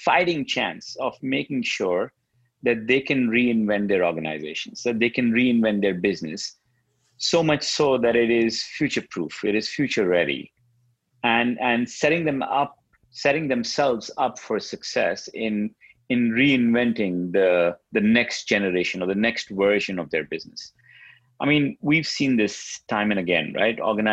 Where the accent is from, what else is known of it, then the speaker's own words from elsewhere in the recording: India; growing up in India, very good academically